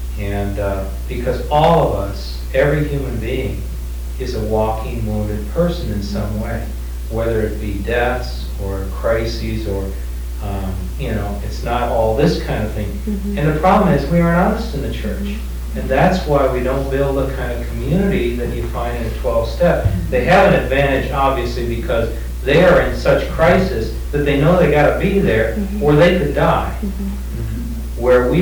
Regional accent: Virginia, United States; I'm from the Bible Belt in Virginia

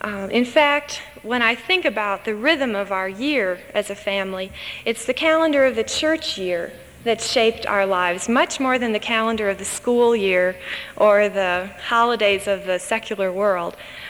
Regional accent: Brooklyn, New York, United States; I grew up in Brooklyn, New York, in a small Lutheran congregation called Bethany Lutheran Church.

